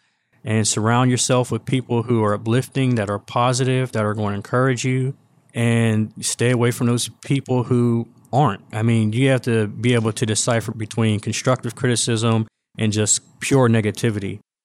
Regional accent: United States; I grew up in Lincoln, Leamington. I was born in 79. My childhood was really in the 80s and the 90s.

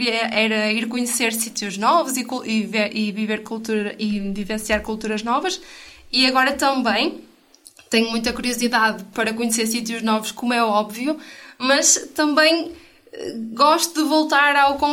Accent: Portugal; now in France; porque reconhecem que eu não sou francesa e perguntam, mas que língua é? E eu digo, é português.

